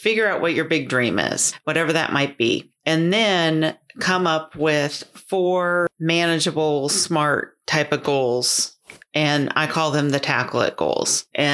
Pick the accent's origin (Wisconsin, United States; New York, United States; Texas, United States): Wisconsin, United States; And growing up in Wisconsin, it was Vince Lombardi's baby steps to get to the big dream of the Super Bowl